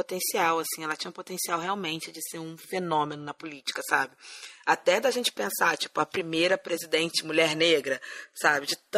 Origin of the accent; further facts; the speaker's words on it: Rio de Janeiro, Brazil; now in São Paulo, Brazil; Então, eu sou carioca, né? Eu moro em São Paulo já há bastante tempo.